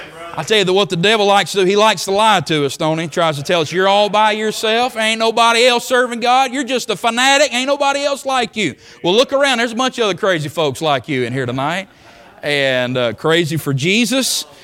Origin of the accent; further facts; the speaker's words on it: Georgia, United States; now in North Carolina, United States; Now, I'm originally from Georgia, so y'all just have to pray for me.